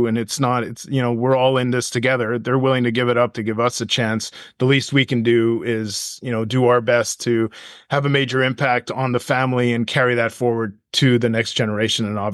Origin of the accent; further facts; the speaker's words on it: Egypt; having been born in Egypt and growing up in Egypt, I watched my family start, launch, and grow very successful businesses